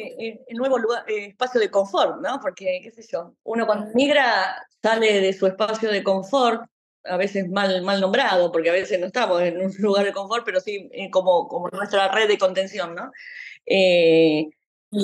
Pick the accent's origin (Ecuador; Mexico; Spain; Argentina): Argentina; moved away as an adult; yo soy argentina, o sea, yo viví 47 años, tengo mi familia, mis afectos, mi mundo allá.